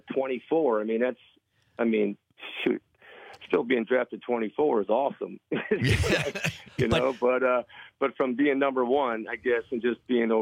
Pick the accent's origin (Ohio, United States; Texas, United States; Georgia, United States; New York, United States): New York, United States; Buffalo; born or raised there